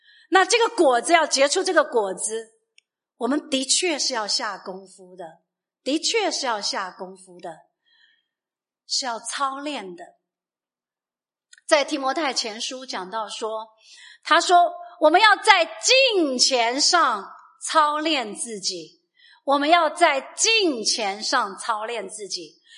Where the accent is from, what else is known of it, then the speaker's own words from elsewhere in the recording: China; Chinese is a second language; 哪怕是语言，我们从中国来，我们来到这个地方，你要学语言